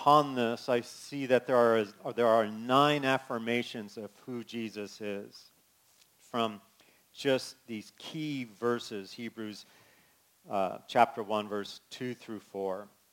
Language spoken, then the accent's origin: English; California, United States; And I use the word awesome because I'm from California, and my kids know that's one of my favorite words, awesome!